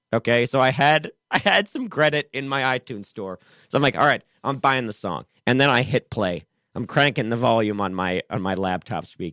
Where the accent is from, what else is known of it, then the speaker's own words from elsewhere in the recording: Maryland, United States; I'm from Maryland. That's one thing about my personal life that you will know. I often go home for Thanksgiving to Western Maryland.